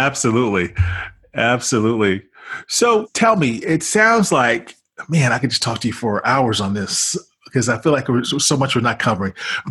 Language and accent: English; Chicago, Illinois, United States; I must say also, I'm from Chicago. I grew up and Michael Jordan was the man.